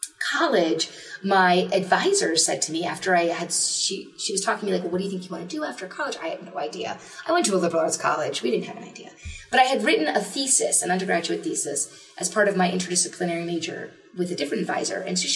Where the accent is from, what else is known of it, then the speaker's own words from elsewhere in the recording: Flemington, New Jersey, United States; So I grew up in New Jersey, as I mentioned, in Flemington, New Jersey. So shout out to the Hunterdon County Public Library.